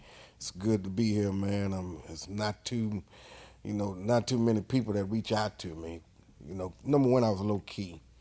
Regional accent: Houston, Texas, United States; Yeah, I'm from Houston, born and raised here in Houston. You know, Sunnyside, South Park.

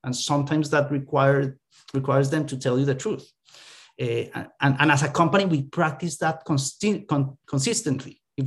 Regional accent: Colombia; now in United States; So yeah, I'm from Colombia and moving to the US.

